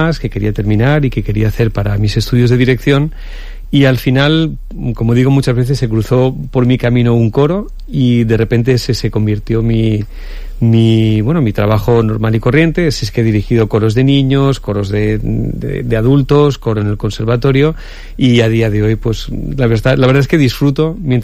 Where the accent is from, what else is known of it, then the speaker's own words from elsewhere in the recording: Quart de les Valls, Valencian Community, Spain; desde que tengo 10 años que estoy con un coro trabajando en la parroquia de mi pueblo de Quart de les Valls